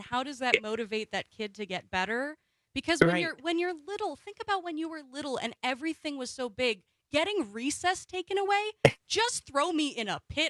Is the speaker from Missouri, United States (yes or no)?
no; Wausau, Wisconsin, United States; and I'm from Wausau